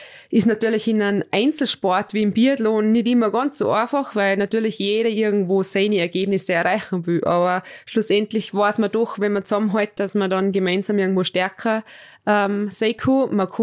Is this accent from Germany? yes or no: no; Austria; Es ist bei uns in Österreich, ich kenne die Mädels, mit denen ich unterwegs bin, schon jahrelang.